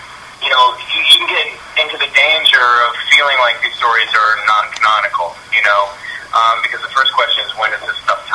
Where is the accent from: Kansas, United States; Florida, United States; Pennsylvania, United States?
Kansas, United States; Kansas City; Well, I'm in Kansas right now. I grew up in Kansas City, and I'm shooting a short film back here